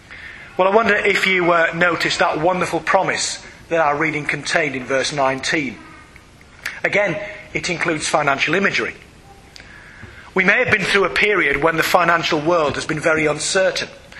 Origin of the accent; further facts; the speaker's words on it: Yorkshire and the Humber, United Kingdom; Now, I'm a Yorkshireman too, so perhaps I can joke at my own expense